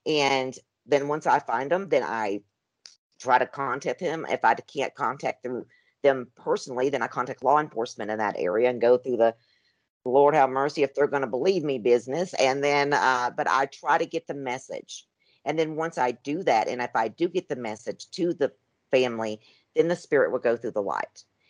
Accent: Tennessee, United States; I was raised in Tennessee.

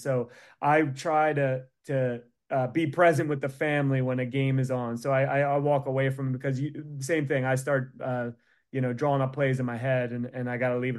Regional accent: Philadelphia, Pennsylvania, United States; Yeah, I'm from the Philly area, and I should love the Sixers

